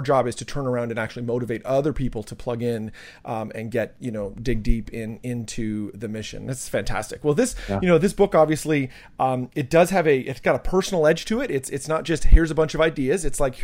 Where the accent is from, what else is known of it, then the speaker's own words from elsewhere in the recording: Canada; I'm from Canada and ministered in New Jersey and in Toronto